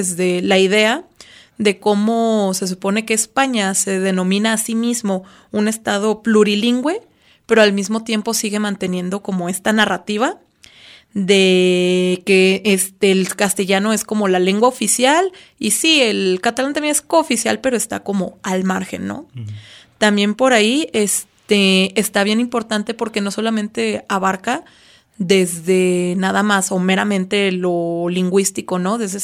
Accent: Mexico; también es bien importante para nosotros como mexicanos

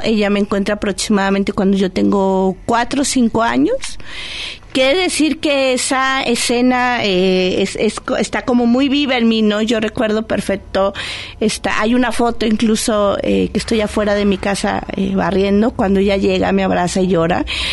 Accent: Mexico City, Mexico; born there; mi acta de nacimiento dice que nací en Guadalajara. No es verdad. Nací en la Ciudad de México.

